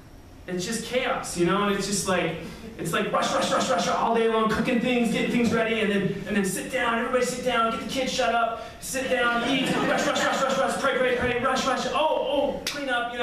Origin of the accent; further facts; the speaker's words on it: Colorado, United States; I'm from Colorado, so every year, my wife and I and our kids, we travel back to Colorado to be with my family.